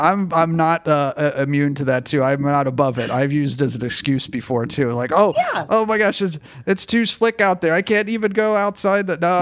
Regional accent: Columbus, Ohio, United States; Now, I'm from Columbus, which is not necessarily any tougher than it is in Cincinnati, but we wouldn't let an inch of snow stop us.

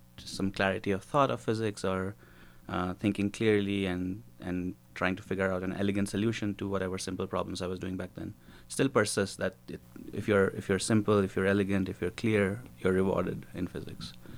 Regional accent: India; So I grew up in India, and so around your age, I was doing my high school in India.

